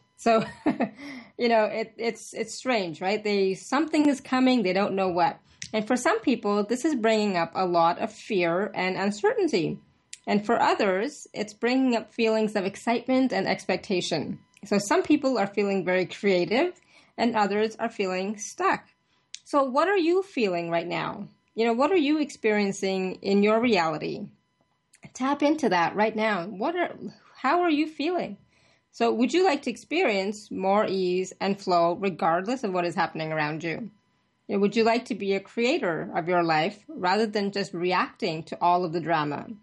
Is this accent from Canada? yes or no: yes; Canada; also born or lived in India; I was born in India. I came to Canada when I was about 6. So my upbringing, you know, has been kind of melded, right? The Eastern with the Western, because I did all of my schooling and everything growing up in Canada.